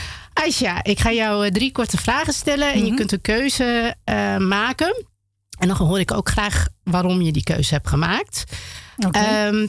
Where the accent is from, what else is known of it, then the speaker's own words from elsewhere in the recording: Maluku, Indonesia; now in Netherlands; Want we weten natuurlijk dat we heel sterk vertegenwoordigd zijn in de sport, creatieve beroepen en muziek.